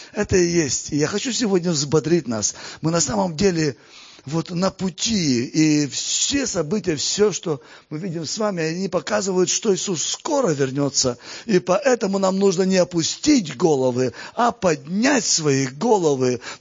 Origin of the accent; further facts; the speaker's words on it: Kazakhstan; хотя в детстве жил в Казахстане